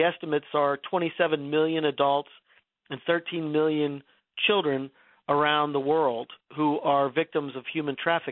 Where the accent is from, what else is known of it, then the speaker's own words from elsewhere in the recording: Erie, Pennsylvania, United States; because I grew up in Erie, Pennsylvania, only 2 hours away from there.